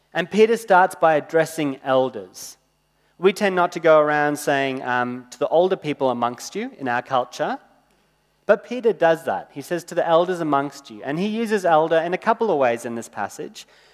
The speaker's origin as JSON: {"language": "English", "country": "Kenya", "tie": "born or raised there", "said": "I was born and grew up overseas. I grew up in Kenya, which is a country that still has lions."}